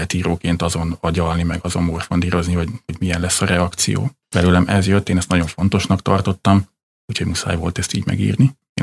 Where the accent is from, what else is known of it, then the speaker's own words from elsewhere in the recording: Szentlászló, Baranya, Hungary; én is egy nagyon kicsi faluban nőttem föl, Szent László Baranya megyében, ahol hasonló volt a falu lakossága